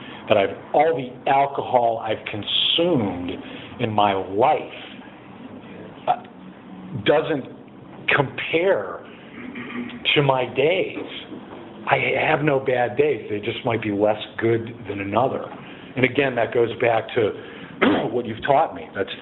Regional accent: Cleveland, Ohio, United States; also born or lived in Aberdeen Proving Ground / Los Angeles; I was in Los Angeles for 30 years. I did some growing up in Cleveland, Ohio. I was born at the Aberdeen Proving Grounds.

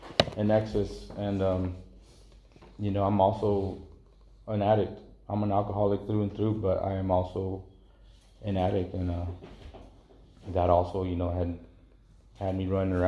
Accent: Santa Maria, California, United States; also born or lived in Mexico; I was born in Mexico. I was brought over here, raised here. I'm all over Santa Maria. Never was really in one spot. I was always just moving around.

